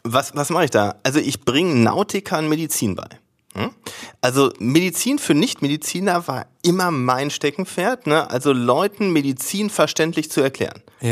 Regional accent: Dortmund, North Rhine-Westphalia, Germany; 48, also 10 Jahre drüber. Wo komm ich her? Also letztlich bin ich in Dortmunder Osten groß geworden, zur Schule gegangen

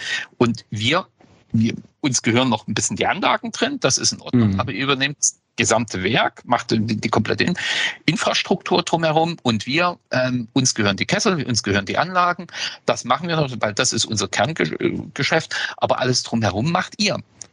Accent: East Germany, Germany; ich komme ja aus dem Osten

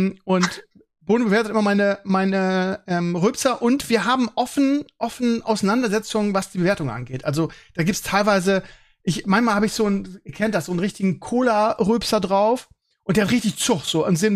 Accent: Northern Germany, Germany; Ich komme auch aus dem Norden.

